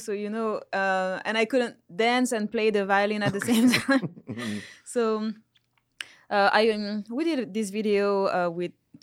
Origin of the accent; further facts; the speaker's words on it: Paris, Île-de-France, France; also born or lived in Réunion; Yes, I grew up in Paris. So I'm from Réunion Island.